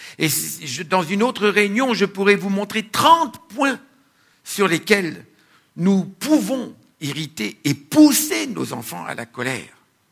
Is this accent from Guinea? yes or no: no; France; Chez nous, en France, on a une région dans le sud-ouest